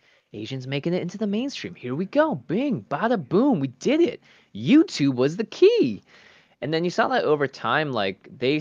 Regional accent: United States; For me particularly, right, I'm an American and I can best speak to things in America.

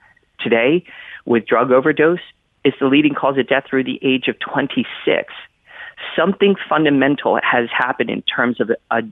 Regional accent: United States; I'm also a …, and I'm an American.

